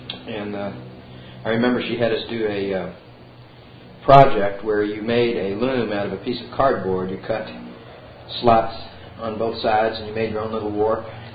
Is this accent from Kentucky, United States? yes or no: yes; Louisville, Kentucky, United States; I was born in Fort Knox and raised in Louisville.